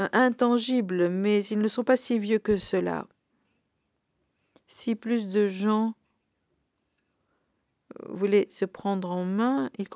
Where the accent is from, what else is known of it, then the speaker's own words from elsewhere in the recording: India; J'ai grandi en Inde et à une période dite socialiste et l'autonomie était importante.